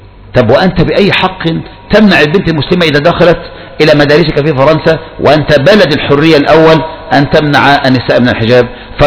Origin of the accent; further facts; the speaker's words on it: Egypt; فأقول أنا مصري وأنت مصري